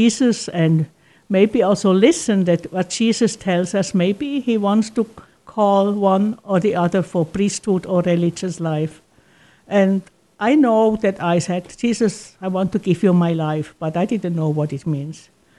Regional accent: Switzerland; now in United States; Yes, that's right, Derek. I was born and raised in Switzerland, and I entered our community in Switzerland.

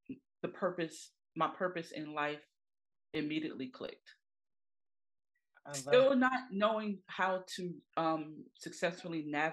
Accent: New York, United States; now in Maryland, United States; I'm from originally from New York. I currently, you know, reside in Maryland.

